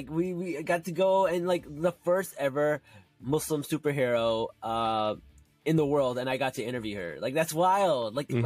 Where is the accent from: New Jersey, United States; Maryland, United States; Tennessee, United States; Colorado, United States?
New Jersey, United States; Newark; Like, I grew up in Newark. I grew up near Jersey City.